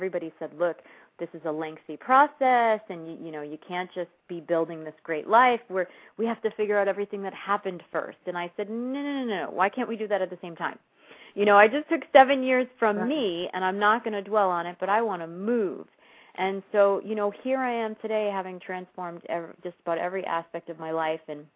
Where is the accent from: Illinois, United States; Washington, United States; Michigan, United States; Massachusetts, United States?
Massachusetts, United States; Boston; Well, first of all, I hail from the East Coast, Boston to be exact, and my time there, it definitely had a huge impact on my life